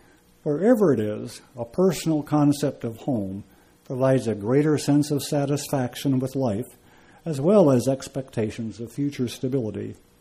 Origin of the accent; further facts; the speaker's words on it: Arcata, California, United States; also born or lived in Los Angeles; I often say I'm from Arcata in Humboldt County, but since I was standing on a street in Arcata, I must have sounded like an outsider. I had other options. Sometimes I say I'm from L.A.